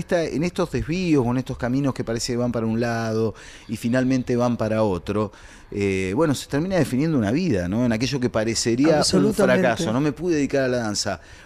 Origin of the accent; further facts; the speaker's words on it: Buenos Aires, Argentina; born there; Yo nací acá en Buenos Aires, pero de familia uruguaya. Yo soy un uruguayo honorario, digamos. Soy el primer argentino